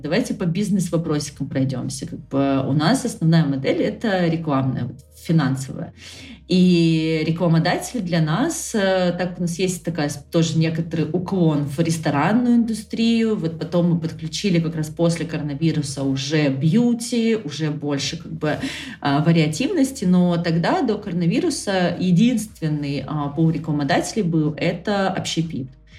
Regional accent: Krasnodar, Krasnodar Krai, Russia; но вообще я из Краснодара

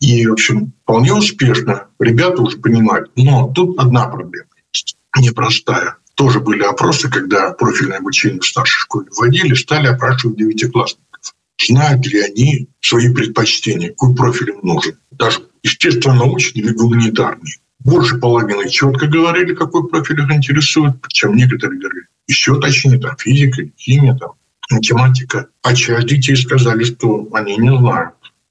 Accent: Krasnoyarsk, Krasnoyarsk Krai, Russia; я сам из Красноярска

